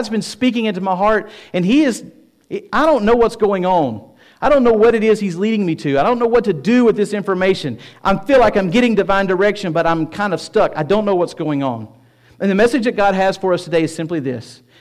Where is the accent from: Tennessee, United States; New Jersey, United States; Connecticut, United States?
Tennessee, United States; I was like, I'm from Tennessee. You're from Alabama. I'm old. You're young.